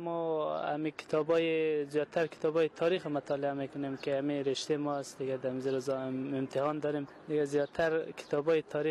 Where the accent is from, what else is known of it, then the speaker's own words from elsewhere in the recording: Afghanistan; first language Dari; زبان مادری من زبان دری است